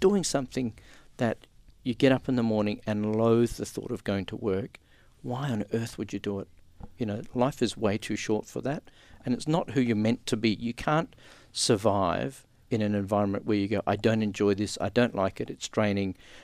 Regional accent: Western Australia, Australia; I grew up in the Pilbara, so I loved getting out in the bush and exploring

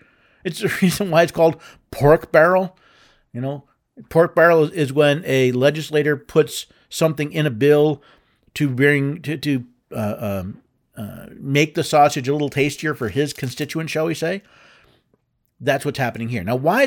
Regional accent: New York City, New York, United States; You know, I grew up in New York City. I've been on the subway many times.

